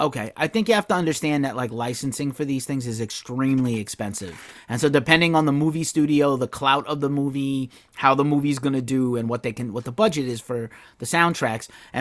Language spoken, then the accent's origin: English; New York, United States; I'm from New York. Propane's from New Jersey.